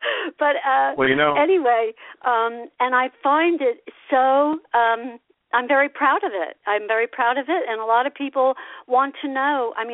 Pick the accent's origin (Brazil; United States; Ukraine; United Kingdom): United States; Asbury Park, New Jersey; I was raised in Asbury Park. I went to school to Holy Spirit Grammar School with Vinnie Lopez, and then I went to Asbury Park High School for 1 year. But I was in Asbury every single day.